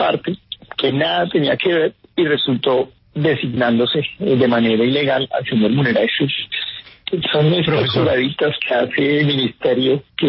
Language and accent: Spanish; Colombia; lo que somos como colombianos